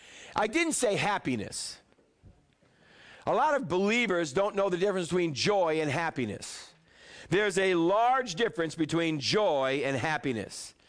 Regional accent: New England, United States; Now, I'm from New England. Very stoic people up there.

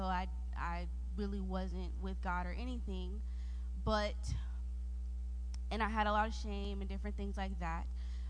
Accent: Greensboro, North Carolina, United States; now in Georgia, United States; I was born in Greensboro, Georgia, and I've lived in North Carolina pretty much my whole life until about 2014. My dad got a job offer, so we moved to Georgia.

